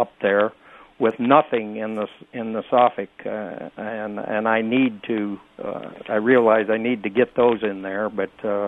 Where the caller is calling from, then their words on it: Clifton, Illinois, United States; I'm calling from Clifton, Illinois, and I'm putting a new roof on my house today